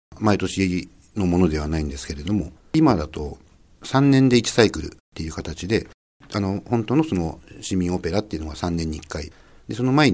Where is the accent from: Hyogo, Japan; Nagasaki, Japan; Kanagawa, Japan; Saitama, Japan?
Kanagawa, Japan; Fujisawa; also born or lived in Tokyo; もう生まれてすぐと言いますか、まあ東京は生まれただけって言っていいと思います